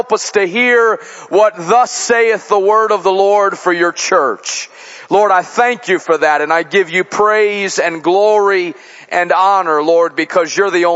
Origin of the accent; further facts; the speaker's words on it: Chicago, Illinois, United States; now in Cabot, United States; I grew up in Chicago in the Midwest, and so to come to this part of the country is quite a treat.